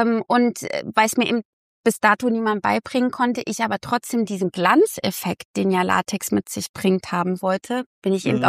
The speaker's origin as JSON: {"language": "German", "town": "Halle", "region": "Saxony-Anhalt", "country": "Germany", "said": "Weil ich komme, wie gesagt, aus Halle"}